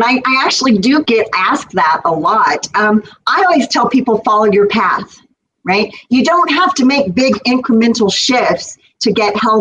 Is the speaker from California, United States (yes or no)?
no; Kansas, United States; I mean, I grew up in Kansas on a farm and my mother was an amazing cook.